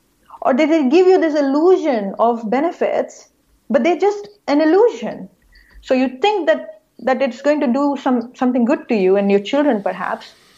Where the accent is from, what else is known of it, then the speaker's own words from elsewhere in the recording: India; I'm from India